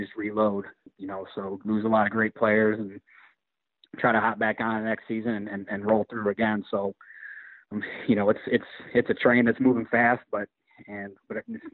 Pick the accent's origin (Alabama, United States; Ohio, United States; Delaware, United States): Ohio, United States; Toledo; also born or lived in Louisiana / Illinois; I was born in Toledo. We moved, lived in Louisiana for a little while, lived in Illinois, and then we ended up finding a home back here in Toledo.